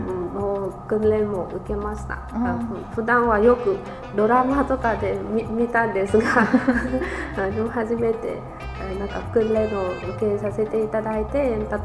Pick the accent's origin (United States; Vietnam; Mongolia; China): Vietnam; Japanese is a second language; now in Sendai, Japan; ベトナムから参りました。今東北大学経済学研究科の博士課程3年生です。